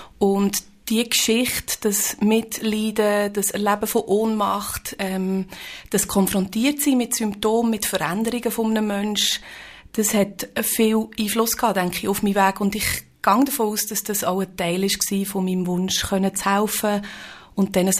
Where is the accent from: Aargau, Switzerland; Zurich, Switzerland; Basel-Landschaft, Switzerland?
Aargau, Switzerland; now in Grossachstetten, Switzerland; Ich bin von Grossachstetten angereist. Wir sind seit 10 Jahren dort daheim. Ich bin im Aargau aufgewachsen, bin durchs Studium nach Bern gekommen, ins Berngebiet, habe dort eben an der Uni Bern Psychologie, Psychotherapie studiert und wir sind jetzt in Grossachstetten daheim, mein Mann und ich, der Roman.